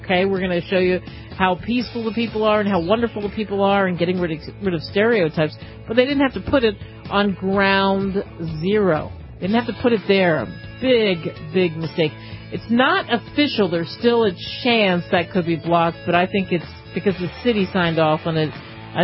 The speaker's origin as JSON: {"language": "English", "country": "United States", "said": "I mean, I'll do what I have to do because I'm an American first."}